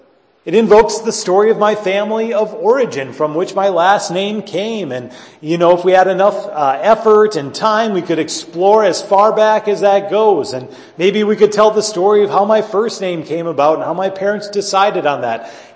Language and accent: English; United States; I could say I'm an American, and of course that invokes a story of you know, our country and how this nation came to be